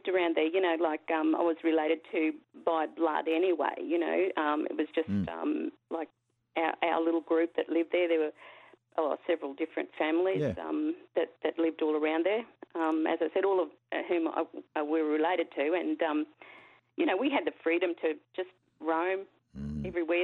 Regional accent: Mitchell, Queensland, Australia; also born or lived in Roma; now in Ipswich, Australia; Oh, my country is Goongari country. I was born in Roma but grew up on the Mitchell Yumba until I was about 12. So, that's my country.

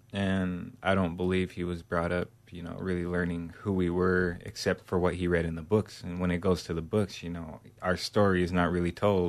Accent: South Dakota, United States; I'm actually from South Dakota, not North Dakota, to correct that. We come from a Republican state

